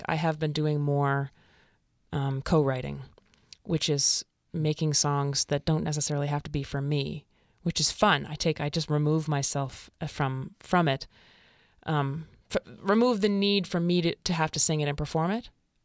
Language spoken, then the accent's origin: English; Prince Edward Island, Canada; I grew up in Prince Edward Island